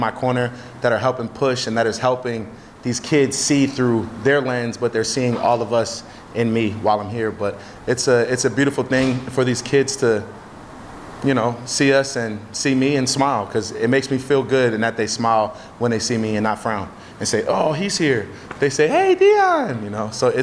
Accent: New Jersey, United States; Well, to keep it short, like, I'm from Jersey. So being from Jersey, I went through all four seasons as a kid and as an adult.

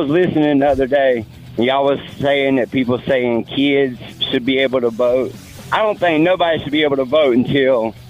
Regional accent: Greenville, United States; What's up, y'all? I'm from Greenville, so...

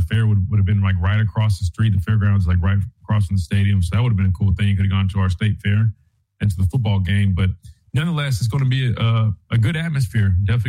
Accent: Columbia, South Carolina, United States; Alabama traveling to Columbia, my hometown, born and raised there, about 20 minutes up the road, more or less

